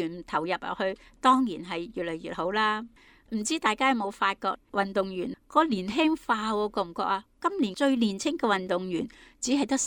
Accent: Hong Kong; 佢個體育精神好值得我哋香港人學習咯。

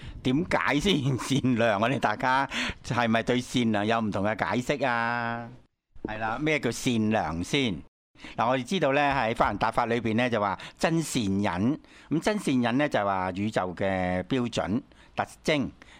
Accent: China; 捉到龜就指示龜，你知道啦，我哋中國人都覺得係長壽

